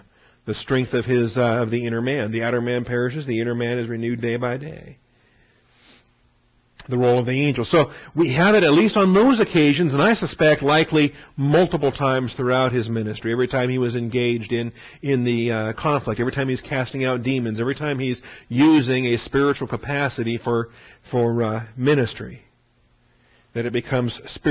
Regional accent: Washington, United States; And I grew up in Washington, and so we mocked Oregon all the time.

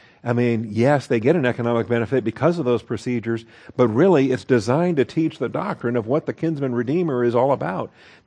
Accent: Washington, United States; You know, I'm waiting for my home state. Washington State's going to have to be renamed at some point because George Washington owned slaves.

